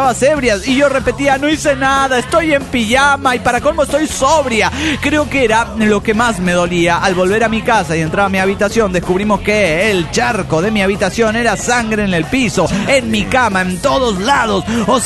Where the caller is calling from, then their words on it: New Jersey, United States; de New Jersey.